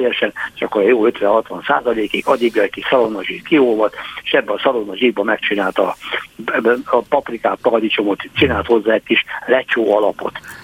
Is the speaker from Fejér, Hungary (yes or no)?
yes; Ercsi, Fejér, Hungary; born there; Hát az én szülőföldem, Ercsi térsége, vagy szülőtájam, térsége, Ercsi is rácokkal települt be.